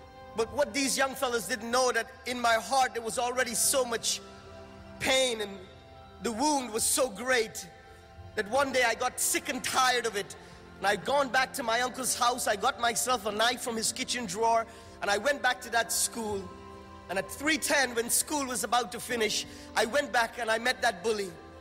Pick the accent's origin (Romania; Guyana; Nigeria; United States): Guyana; born there; I was born in the Republic of Guyana. You would know it by the name British Guyana, or you might know it by the incidents of Jim Jones. And in my home, we were all Muslims.